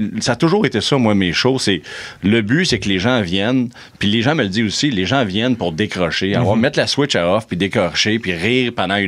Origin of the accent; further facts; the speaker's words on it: West Island, Quebec, Canada; moi, je viens du West Island, j'ai une mentalité un peu stand-up américain.